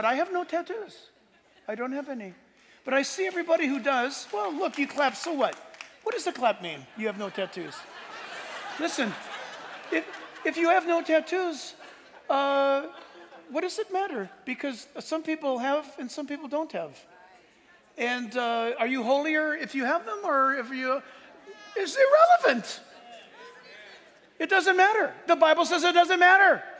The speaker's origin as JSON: {"language": "English", "town": "New York City", "region": "New York", "country": "United States", "said": "And we think, because we're from New York City, that if they don't put a suit on, they cannot be worshiping God?"}